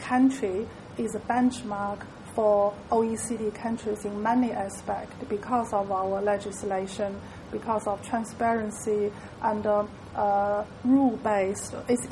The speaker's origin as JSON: {"language": "English", "country": "Australia", "said": "the other thing I can tell you as Australian, I call it shortcoming, is we're very good at innovation, but Australia is not good at commercialization."}